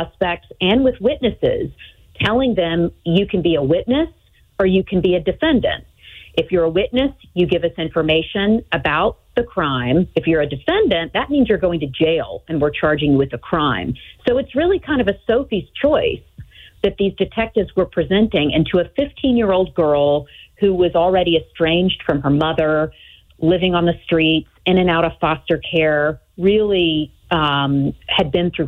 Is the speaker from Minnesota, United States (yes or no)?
no; Birmingham, Alabama, United States; I'm originally from Birmingham and moved back home to work for WBRC in 2010.